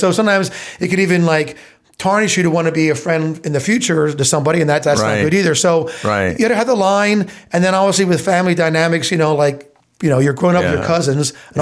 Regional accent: Pennsylvania, United States; Well, I grew up in Lancaster County, obviously here, and good old Brethren boy, going to the Brethren church and everything.

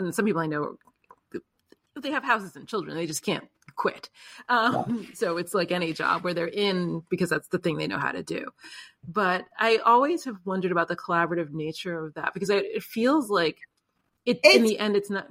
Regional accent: New York City, New York, United States; I'm from New York City. So both have like that transient nature.

